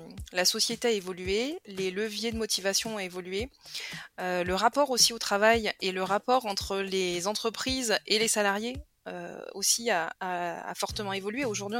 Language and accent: French; Southern France, France; now in Lyon, France; je suis originaire du sud de la France. Donc j'ai bossé à Montpellier, à Paris. Là aujourd'hui, je suis à Lyon.